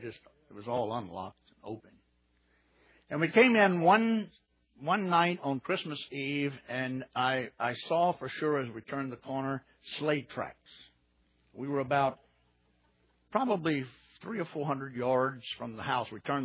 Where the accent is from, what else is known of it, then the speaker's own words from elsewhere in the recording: Tomball, Texas, United States; it was very much a rural community where I grew up around Tomball, Magnolia.